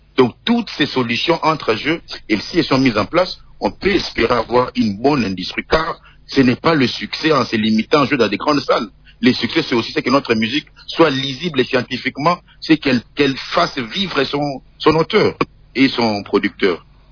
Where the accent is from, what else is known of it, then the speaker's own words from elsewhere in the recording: DR Congo; Avant d'être musicien, nous sommes Congolais.